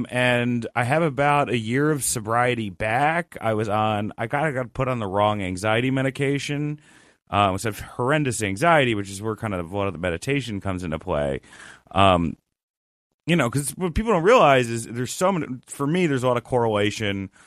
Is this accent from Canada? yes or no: no; Rutherford, New Jersey, United States; also born or lived in Westchester, New York; I was in New Jersey, Rutherford, New Jersey, and then I went to Westchester, New York.